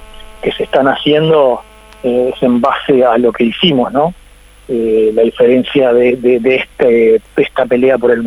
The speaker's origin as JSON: {"language": "Spanish", "country": "Uruguay", "said": "orgullo, por supuesto, porque soy uruguayo"}